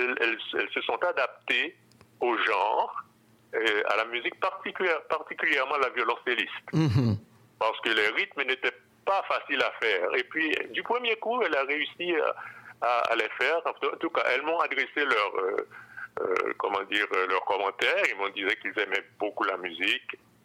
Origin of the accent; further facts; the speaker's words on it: Haiti; now in France; quand j'ai quitté Haïti, quand je suis allé en France, j'ai continué dans cette lancée de musique populaire aussi